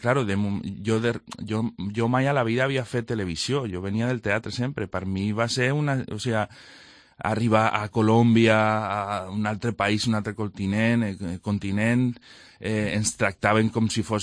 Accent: Terrassa, Catalonia, Spain; now in Borriana, Spain; jo vivia a Borriana, els meus pares viuen a Borriana, encara que som tots de Terrassa, de Barcelona, però fa molts anys que estem així.

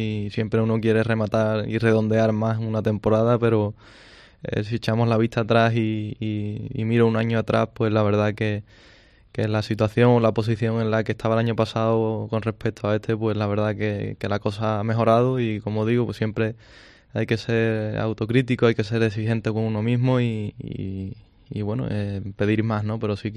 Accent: Huelva, Andalusia, Spain; con muchas ganas este año a mi tierra, a Huelva

